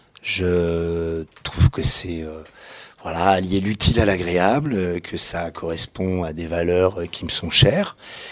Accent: Nantes, Pays de la Loire, France; born there; j'ai 52 ans, je suis né à Nantes

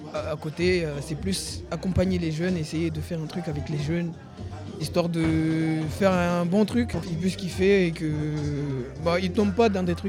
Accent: Mayotte; moi je viens de Mayotte et là-bas j'écoutais plus les artistes de là-bas

